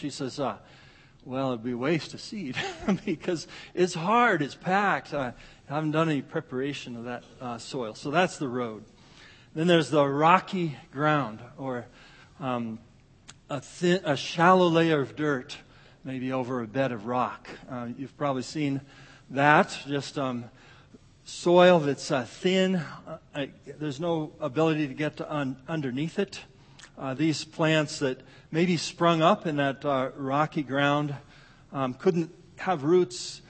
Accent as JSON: {"language": "English", "region": "Iowa", "country": "United States", "tie": "born or raised there", "said": "I grew up in Iowa. You take a shovel, dig it in, turn it over. It's Miracle-Gro."}